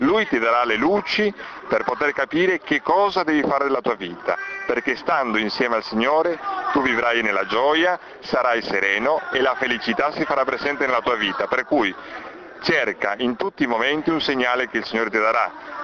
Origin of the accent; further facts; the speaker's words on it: Milan, Lombardy, Italy; vengo da Milano e faccio parte della comunità dei Servi di Cristo Vivo del Padre Michele Vassallo.